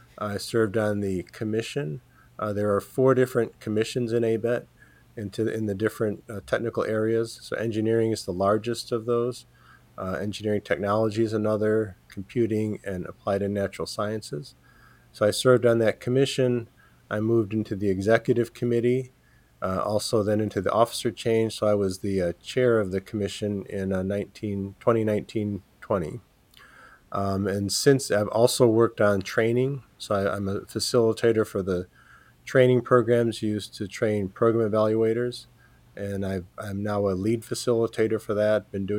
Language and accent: English; Illinois, United States; moved away as an adult; now in Auburn, United States; So I'm originally from Illinois. Went to University of Illinois and the University of Pennsylvania